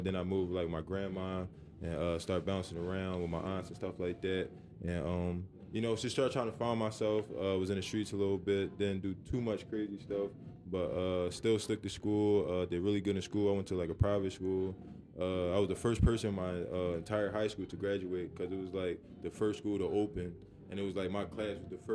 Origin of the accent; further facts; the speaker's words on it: Philadelphia, Pennsylvania, United States; So basically, I'm from Philly, North Philadelphia to be exact. 18th and Berks.